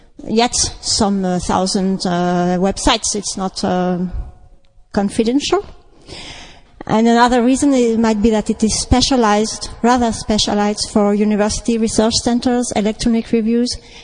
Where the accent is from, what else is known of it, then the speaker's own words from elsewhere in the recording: France; English is a second language; I come from France, so you may ask questions in German.